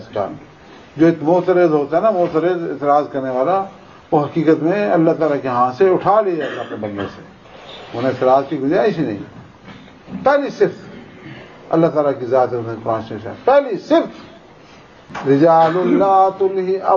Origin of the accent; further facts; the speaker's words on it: Sialkot, Punjab, Pakistan; میں خود سیالکوٹ شہر کا رہنے والا نا، اس لیے میں سیالکوٹ کی بات ڈٹ کے کرتا ہوں.